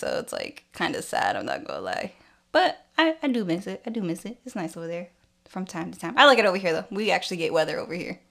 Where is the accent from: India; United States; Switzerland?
United States; Washington; I'm from the West Coast. I'm from Washington State. Not from California.